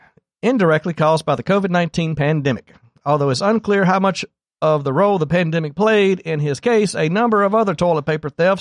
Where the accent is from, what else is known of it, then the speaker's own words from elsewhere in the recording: Mississippi, United States; I'm from Mississippi.